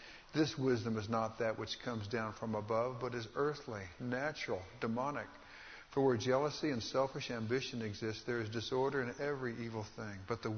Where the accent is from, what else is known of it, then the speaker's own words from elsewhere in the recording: Texas, United States; Maybe it's because I was raised in Texas and we didn't see it very much.